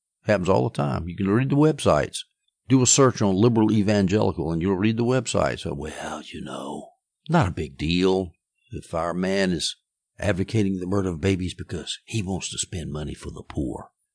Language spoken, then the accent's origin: English; South Carolina, United States; the Latin motto that is the motto of my home state of South Carolina.